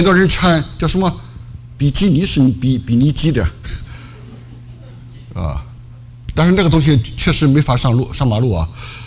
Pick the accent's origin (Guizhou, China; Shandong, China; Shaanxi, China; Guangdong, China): Shandong, China; Qingdao; born there; 弟兄姐妹，我出生在青岛啊，青岛有一个比较出名的一个产品叫